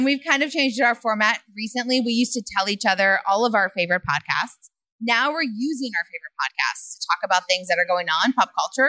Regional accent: Pittsburgh, Pennsylvania, United States; I moved a bunch growing up, but I mainly lived in Pittsburgh. I do not have a Pittsburghese accent whatsoever.

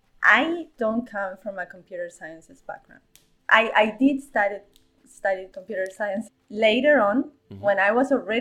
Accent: Uruguay; English is a second language; I'm from Uruguay, and that's something I'm very, very proud of.

